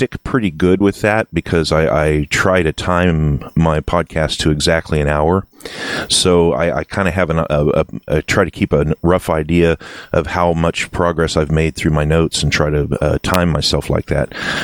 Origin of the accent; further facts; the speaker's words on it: Midwest, United States; accent: vague Midwestern Appalachian out west accent; enough of a sort of a vague Midwestern Appalachian out west accent, enough to where nobody really, it's not going to be obvious where my accent is coming from.